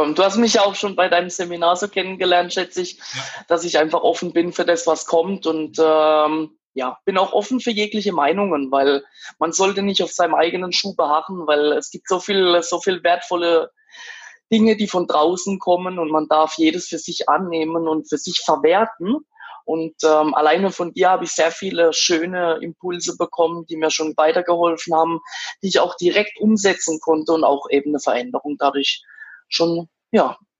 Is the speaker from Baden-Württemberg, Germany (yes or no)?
yes; Karlsruhe, Baden-Württemberg, Germany; 94 geboren, sprich 24 Jahre alt. 25, sorry. Komme aus Karlsruhe.